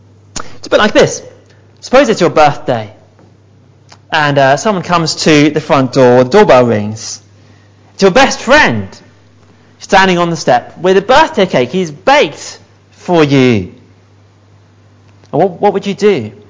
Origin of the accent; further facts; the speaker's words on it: United Kingdom; I'm a Brit. I'm brilliant at complaining about the weather. I'm an expert at it. I'm British.